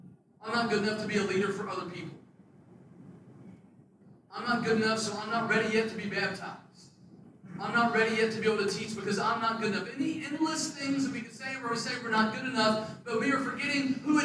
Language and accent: English; United States; yes, I'm an American, but I'm part of a greater kingdom that goes well beyond that.